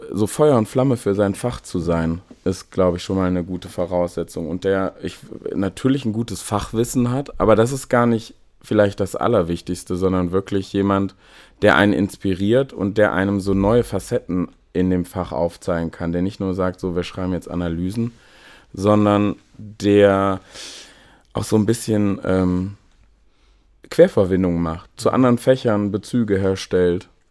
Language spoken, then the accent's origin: German; Aachen, North Rhine-Westphalia, Germany; Da bin ich auch geboren und da bin ich auch zur Schule gegangen und habe da auch studiert. Erstmal bin ich so die ersten Jahre gar nicht aus Aachen rausgekommen. Aber dann wurde es mir da auch zu eng. Und dann bin ich fürs Referendariat da nach Mönchengladbach.